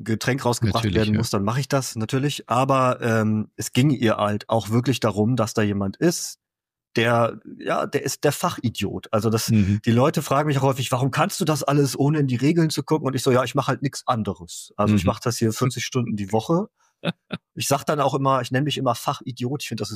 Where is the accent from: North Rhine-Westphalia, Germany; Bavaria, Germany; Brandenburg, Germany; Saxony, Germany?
North Rhine-Westphalia, Germany; Cologne; Also ich bin gebürtiger Kölner, ich bin ein Kölscher Jung. Dass ich schon nach Bonn gezogen bin, war für mich damals total krass, voll weit weg.